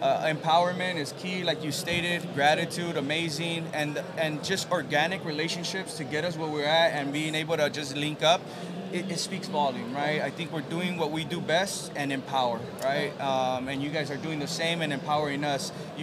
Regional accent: Mexico; Being that we're from Mexico, my family comes from Zacatecas.

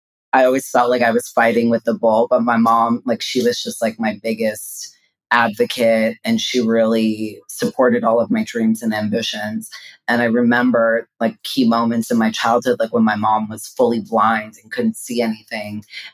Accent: Queens, New York, United States; growing up in Queens, New York, my parents were from Guyana, South America, and I grew up in a very strong, conservative West Indian household that was very rooted in like culture, religion

